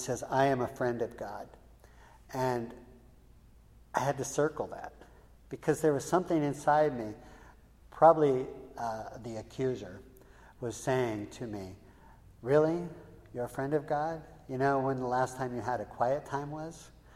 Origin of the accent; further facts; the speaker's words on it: Fort Bragg, California, United States; I was raised here in Fort Bragg.